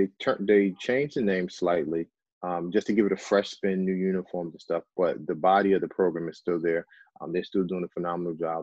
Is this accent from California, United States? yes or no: no; Jersey City, New Jersey, United States; So what we did, so I decided to go back home. I grew up in Jersey City, and we started a program, with football, the cheer program, and also the after school program